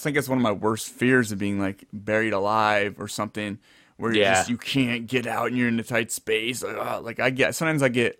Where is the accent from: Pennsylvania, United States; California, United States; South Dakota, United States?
California, United States; Santa Clara; I grew up in Santa Clara, so getting a season pass to the Great America in California in Santa Clara was a thing we did